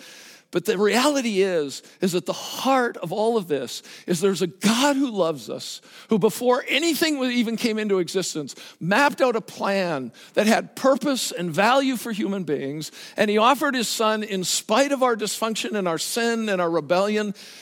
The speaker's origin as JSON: {"language": "English", "country": "Canada", "said": "I'm Canadian, so they won't let me do anything around here anyway."}